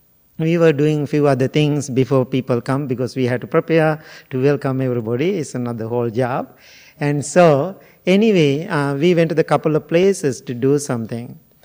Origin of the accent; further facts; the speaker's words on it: Sri Lanka; English is a second language; now in Chicago, United States; So then finally I said, no, I born and raised in Sri Lanka. Now I'm living in Chicago so many years, you know.